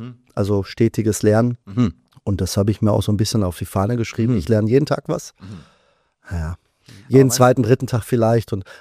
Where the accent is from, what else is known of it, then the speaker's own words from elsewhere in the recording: North Rhine-Westphalia, Germany; im Ruhrgebiet, wo ich herkomme.